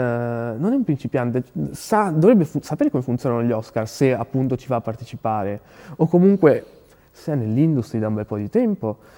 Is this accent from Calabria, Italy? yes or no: no; Padua, Veneto, Italy; qui siamo fieri di avere la statua di Donatello a Padova, però non sono biased, ok, perché sono padovano.